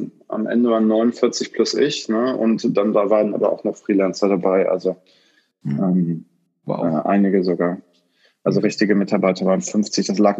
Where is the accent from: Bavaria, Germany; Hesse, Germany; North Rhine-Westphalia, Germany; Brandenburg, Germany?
North Rhine-Westphalia, Germany; Bonn; now in Dublin, Ireland; ich komme ursprünglich aus Bonn, genau. Ich bin jetzt gerade nach der Insolvenz, bin ich nach Dublin gezogen